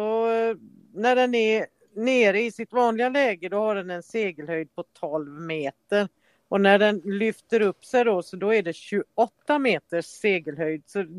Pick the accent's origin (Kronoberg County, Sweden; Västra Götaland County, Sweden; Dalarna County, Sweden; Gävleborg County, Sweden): Dalarna County, Sweden; Jag är från Dalarna, vet du.